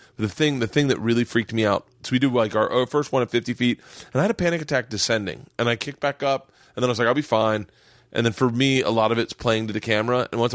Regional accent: Florida, United States; Growing up in Florida, we would go out to the Bahamas

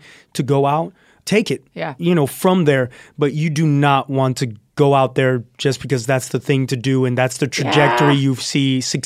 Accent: Texas, United States; and I grew up in South Texas, Santos, so 2 hours from the border.

